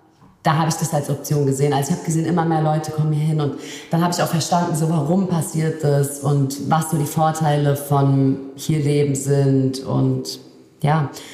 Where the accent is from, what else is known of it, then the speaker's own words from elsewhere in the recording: Bosnia & Herzegovina; German is a second language; Wir kommen ja aus Bosnien und sind Moslems